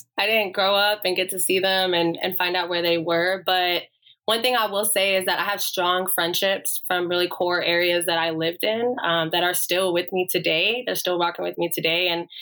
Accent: Texas, United States; I really always just say I'm from Texas. Because I grew up literally living all over. My dad was a prison warden for the state of Texas.

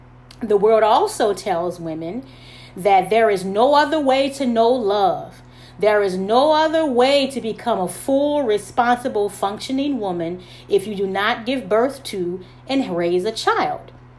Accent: Southern US, United States; I grew up in the Bible Belt South as a little black girl with two lower middle class parents who was raised as a strict Seventh-day Adventist

